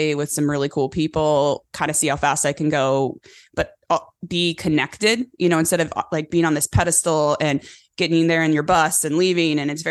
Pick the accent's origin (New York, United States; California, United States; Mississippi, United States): California, United States; born and raised in California on a cattle ranch. My parents still have an operating cattle ranch.